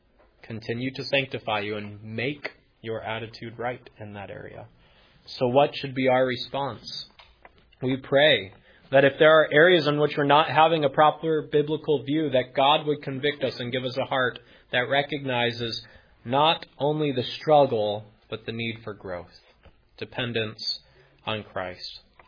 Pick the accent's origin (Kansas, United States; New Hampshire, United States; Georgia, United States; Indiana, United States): New Hampshire, United States; And I can tell you, as a fan of the Red Sox growing up in New Hampshire, we didn't look back to before the curse of Babe Ruth